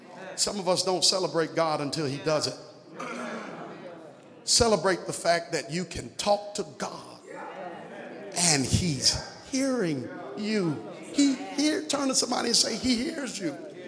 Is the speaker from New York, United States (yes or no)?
yes; Brooklyn, New York, United States; I grew up in Brooklyn. Yeah, I know I'm from Brooklyn.